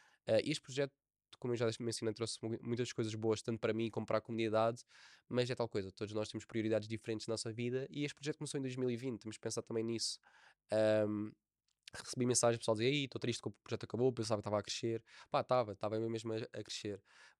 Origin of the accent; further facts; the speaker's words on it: Algarve, Portugal; Tenho pena nunca ter feito no Algarve, na minha terra.